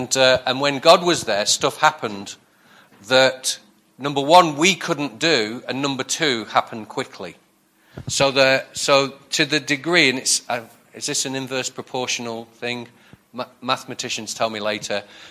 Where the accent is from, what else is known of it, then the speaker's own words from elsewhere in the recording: Blackpool, North West England, United Kingdom; Yeah, we're from Blackpool and Lytham St. Anne's, which is posh Blackpool, where the tide knocks before it comes in.